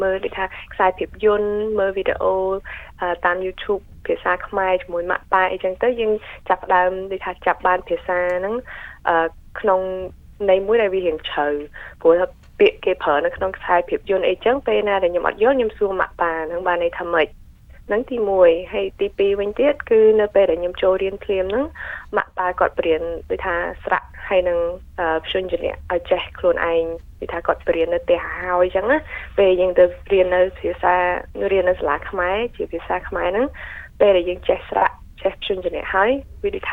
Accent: Victoria, Australia; ចាត្រូវហើយមីងខ្ញុំកើតនៅអូស្ត្រាលីតា

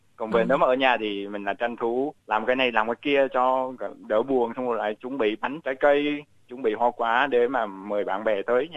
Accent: Binh Dinh, Vietnam; Quê gốc em là Bình Định và ở một cái gọi là vùng quê thôi.

